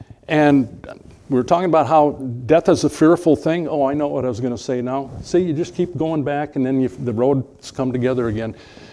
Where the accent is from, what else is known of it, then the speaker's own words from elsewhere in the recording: Midwest, United States; I grew up in the Midwest. It was fun as a kid to go out on a cold winter morning to see your breath.